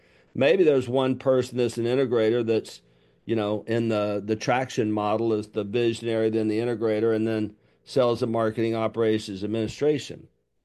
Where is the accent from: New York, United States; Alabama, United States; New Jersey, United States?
Alabama, United States; Listen, I'm from Lower Alabama. I'm not that sharp sometimes, but I got something going.